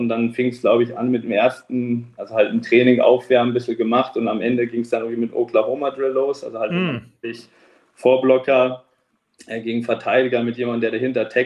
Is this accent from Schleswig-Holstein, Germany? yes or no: yes; Lübeck, Schleswig-Holstein, Germany; also born or lived in Karlsruhe; Ich komme ja von meiner Geschichte gebürtig aus Lübeck